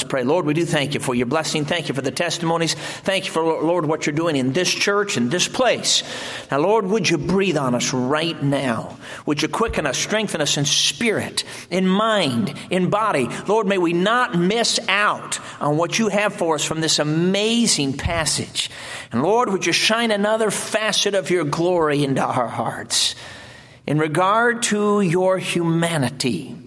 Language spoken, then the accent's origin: English; Chicago, Illinois, United States; I grew up in Chicago. Our church was located in the city for a number of years and so on.